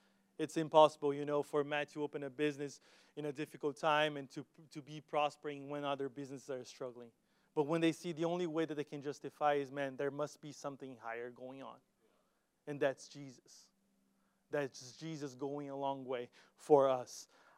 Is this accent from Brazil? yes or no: yes; Brazil; moved away; I grew up in Brazil, going to church there. I still love the church that I was a part in Brazil.